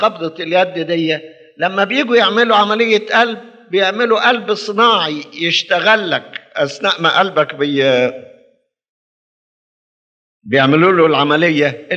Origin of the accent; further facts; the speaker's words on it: Egypt; يعني عندنا في مصر أكتر من 50 مليون